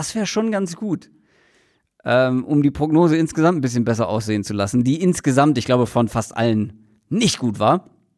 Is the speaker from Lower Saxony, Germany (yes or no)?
no; Hamburg, Germany; Als Hamburger sage ich, ich würde gerne weiterhin ein Hamburg-Derby in der Bundesliga sehen.